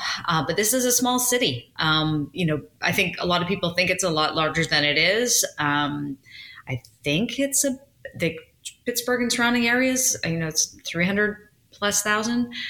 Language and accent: English; Vancouver, British Columbia, Canada; I started in Canada. I'm Canadian. I started in Vancouver, BC, first of all. Went to journalism school out there